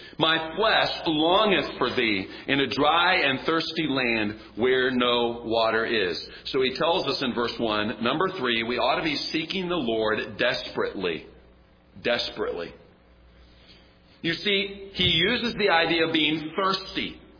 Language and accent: English; Kansas City, Missouri, United States; I am from Kansas City, Missouri, and the Kansas City Royals are in the World Series.